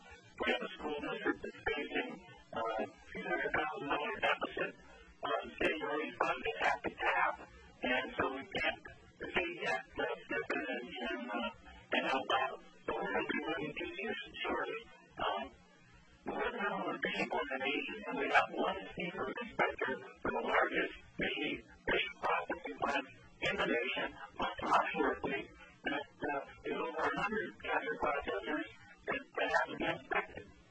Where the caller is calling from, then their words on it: Alaska, United States; I'm calling it from Alaska, Alaska.